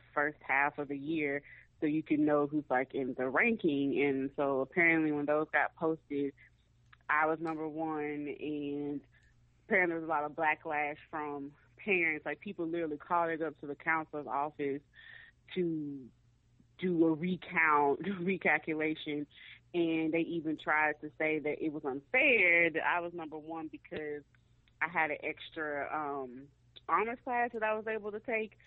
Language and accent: English; Mississippi, United States; going black and growing up in Mississippi, like, I mean, I knew that racism exists, of course